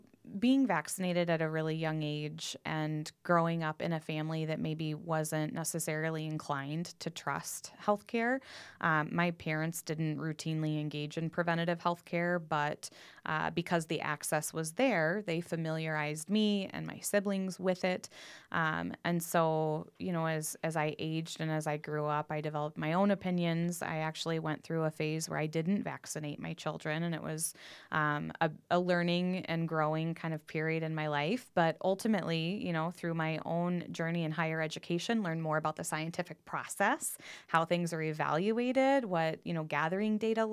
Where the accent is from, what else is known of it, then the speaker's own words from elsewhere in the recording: Dallas, Texas, United States; born there; Originally from the southern part of the United States, so I was born in northern Texas, the Dallas-Fort Worth area.